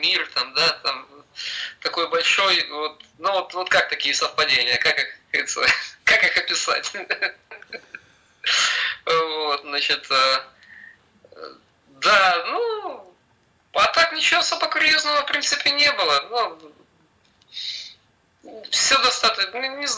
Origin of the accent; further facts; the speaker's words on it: Kharkiv, Kharkiv Oblast, Ukraine; на новых домах провел, детство, вернее, не молодость, а детство